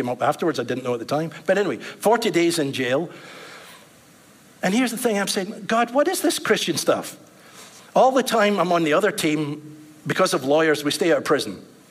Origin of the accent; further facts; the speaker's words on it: Scotland, United Kingdom; I come from Scotland.